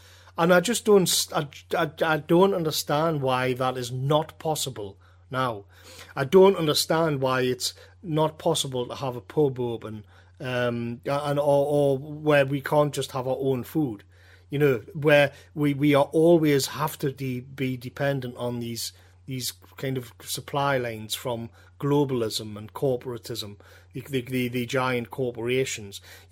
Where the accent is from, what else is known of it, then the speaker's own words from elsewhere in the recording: United Kingdom; I'm speaking as a Brit.